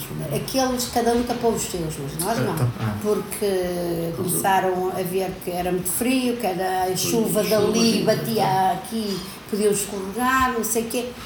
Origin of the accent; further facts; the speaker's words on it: Angola; now in Portugal; Então nós viemos de Angola em 75, pronto, começámos a trabalhar, morei 9 anos em Nogueira